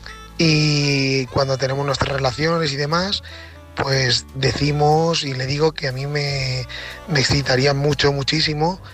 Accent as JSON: {"language": "Spanish", "town": "Valencia", "region": "Valencian Community", "country": "Spain", "said": "soy de Valencia."}